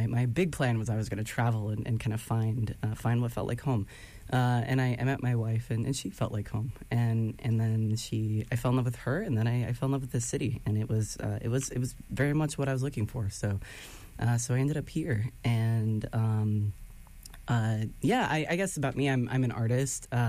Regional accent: Stamford, Connecticut, United States; also born or lived in Pennsylvania; originally I'm from Stamford, Connecticut, and about 20 minutes outside of New York City, and I kind of been all over the Northeast throughout my life

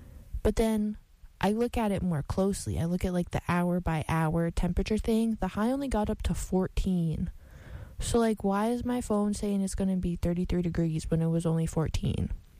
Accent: Poughkeepsie, New York, United States; So I'm from Poughkeepsie area, which is not quite upstate, but not the city.

